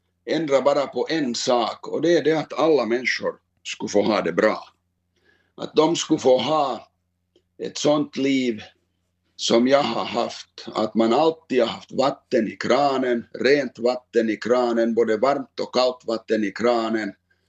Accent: Finland; För det är ju sådana saker som man som finländare liksom tar för givet.

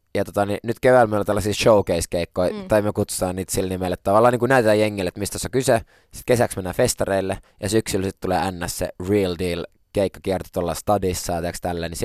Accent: Turku, Southwest Finland, Finland; Koska se on Turussa ja mä oon Turusta.

